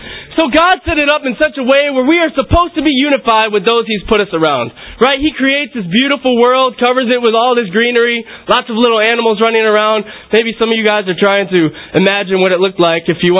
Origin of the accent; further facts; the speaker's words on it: Syracuse, New York, United States; I'm from Syracuse. But I know a lot of us from Syracuse, we're unified on